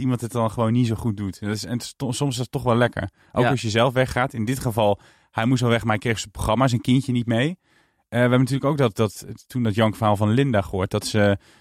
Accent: Tiel, Gelderland, Netherlands; born there; Ik ben geboren in Tiel.

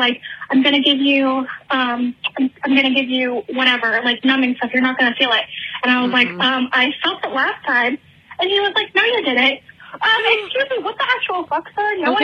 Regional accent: San Francisco, California, United States; I'm like from San Francisco again

